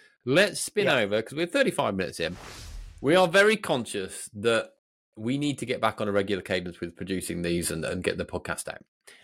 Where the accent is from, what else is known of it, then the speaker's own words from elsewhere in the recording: United Kingdom; because I'm British, I'm an introvert.